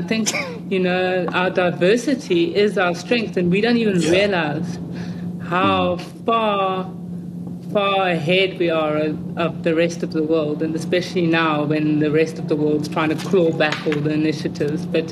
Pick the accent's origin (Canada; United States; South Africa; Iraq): South Africa; there's a certain quality of being South African that is very, very like powerful and attractive to people.